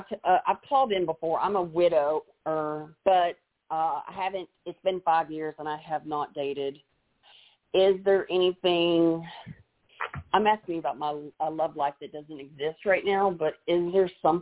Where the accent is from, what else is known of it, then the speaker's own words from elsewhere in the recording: Texas, United States; I'm from Texas, but I have a South Dakota number.